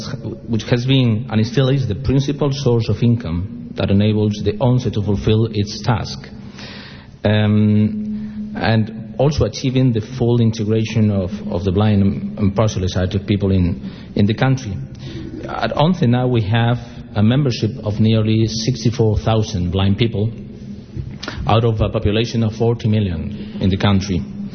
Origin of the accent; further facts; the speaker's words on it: Madrid, Community of Madrid, Spain; English is a second language; Even though I come from Madrid, I have just learned also to say Madrid, I feel here at home in the U.S. because this is like my second home. I have family living here.